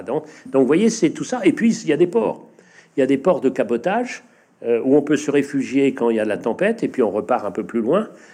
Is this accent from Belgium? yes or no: no; Brittany, France; Des marées qui, chez nous, en Bretagne Nord, sont très fortes